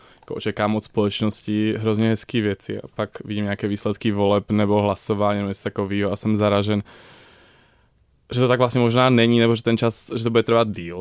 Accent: Košice, Košice Region, Slovakia; now in Czechia; Jsem z Košic, což je docela velké město, takový to dítě ze sídliště.

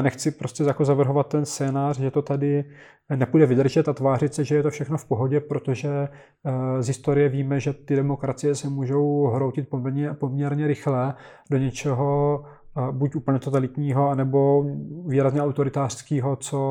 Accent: Brno, South Moravian Region, Czechia; já jsem z Brna, který je prostě úžasný město, nebo bylo úžasný multinárodnostní město, kdy tam vedle sebe žili Němci, Židi, Češi

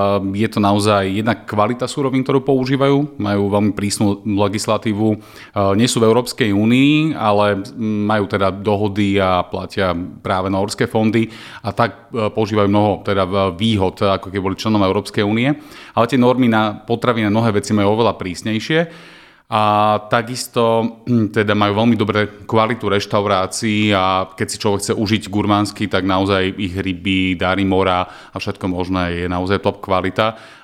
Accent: Bratislava, Bratislava Region, Slovakia; tým, že som z Bratislavy, tak samozrejme okolie Bratislavy, tie kopce, lesy

